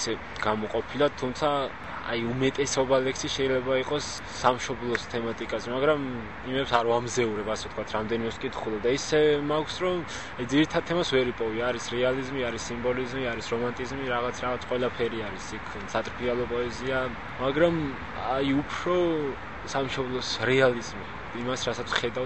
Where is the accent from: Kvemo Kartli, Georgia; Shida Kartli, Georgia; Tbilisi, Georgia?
Tbilisi, Georgia; also born or lived in Kiziki, Kakheti; მე ხევსური ვარ წარმოშობით, მაგრამ დავიბადე ქიზიყში, კახეთის მხარეს, გავიზარდე 6 წლამდე, მერე გავიზარდე თბილისში